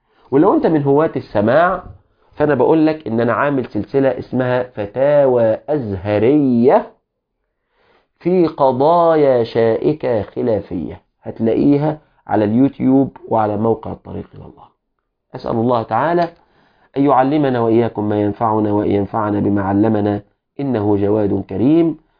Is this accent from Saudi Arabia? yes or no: no; Egypt